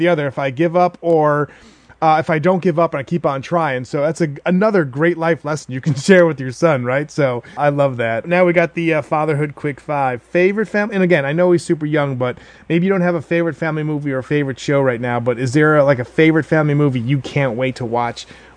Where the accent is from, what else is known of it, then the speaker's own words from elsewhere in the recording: New England, United States; I remember, you know, I grew up in New England. I'm a 49ers fan, but like growing up in New England